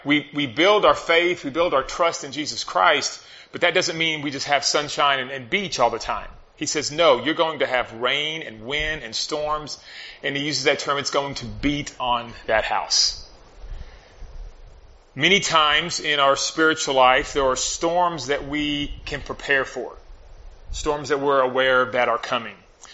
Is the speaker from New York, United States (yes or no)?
no; Hereford, Texas, United States; I was born in Hereford, since we're doing a little history lesson, so I'm a South Plains boy myself.